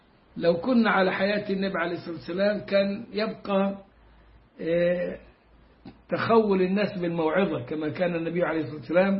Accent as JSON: {"language": "Arabic", "country": "Egypt", "said": "لكن عندنا في مصر كانت منتشرة جدا"}